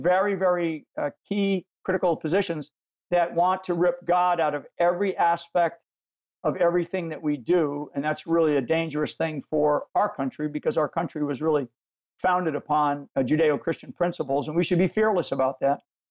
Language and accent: English; Rhode Island, United States; I'm raised as an Irish kid I have nine brothers and sisters in a small family from upstate or up in Rhode Island, up in New England area.